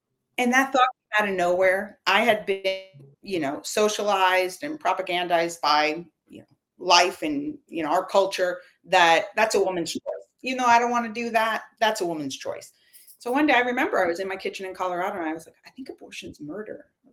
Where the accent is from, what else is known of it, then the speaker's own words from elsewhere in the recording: Cuba; I grew up in Cuba.